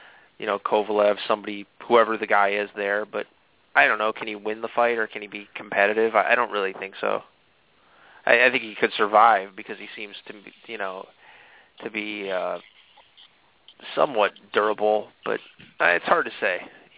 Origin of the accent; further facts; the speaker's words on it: Chicago, Illinois, United States; you know, from my hometown of Chicago.